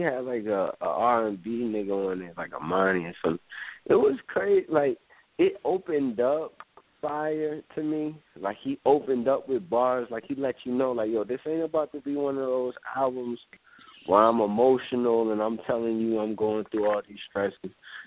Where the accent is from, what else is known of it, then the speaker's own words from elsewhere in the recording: New York, United States; you know, I'm from New York, it just put me in a whole new fucking era.